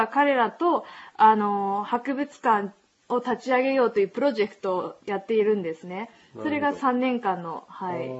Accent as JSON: {"language": "Japanese", "town": "Yokohama", "region": "Kanagawa", "country": "Japan", "said": "横浜の大船の駅の近くです。"}